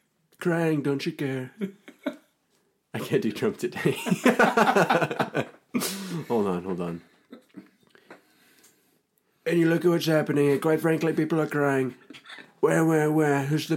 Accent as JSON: {"language": "English", "region": "Midwest", "country": "United States", "said": "No, I'm actually from the Midwest. You know that. I say achoo."}